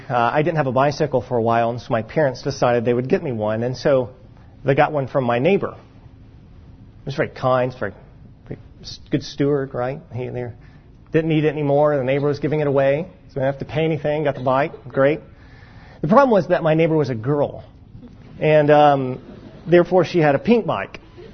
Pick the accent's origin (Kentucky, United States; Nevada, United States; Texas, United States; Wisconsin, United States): Kentucky, United States; Brian and I have a lot in common in that we're both from Kentucky, both Kentucky sports fans.